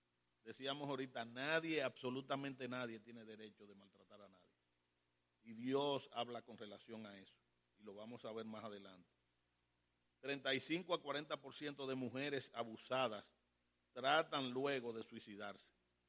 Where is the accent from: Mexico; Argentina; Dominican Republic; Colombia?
Dominican Republic; en la República Dominicana, mi país de origen.